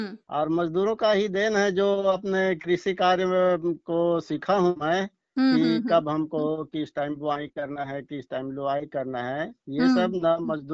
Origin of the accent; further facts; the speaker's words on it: Chhattisgarh, India; मैं नवागढ़ का कई जिला बेमेतरा का निवासी हूँ और मेरा पोस्ट है बदनारा, जिला बेमेतरा।